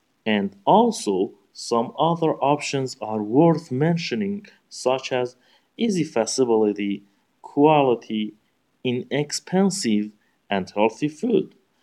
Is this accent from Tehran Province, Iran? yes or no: no; Kermanshah, Kermanshah Province, Iran; I was born and grew up in Kermanshah, which is located in west part of Iran. I mean, I'm originally from Kermanshah. It is clear as a crystal, I'm Iranian